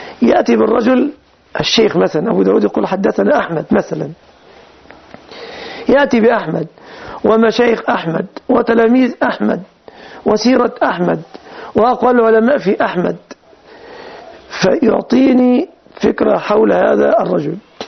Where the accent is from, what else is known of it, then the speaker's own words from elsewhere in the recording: Egypt; كلمة بالنسبة هذه أكثرنا منها نحن المصريون